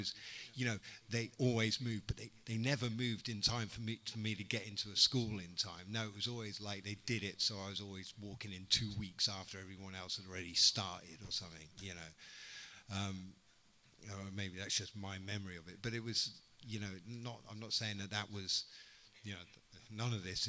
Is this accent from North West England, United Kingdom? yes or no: no; Bristol, South West England, United Kingdom; born there; also born or lived in Wales / Libya / Netherlands; And I was born in Bristol and we moved to Wales, and then we lived in Libya of all fucking places.